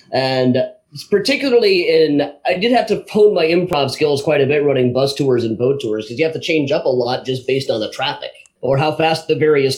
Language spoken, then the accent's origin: English; Iowa, United States; I grew up in Iowa, where we're so by God stubborn we can stand touching noses for a week at a time and never see eye to eye.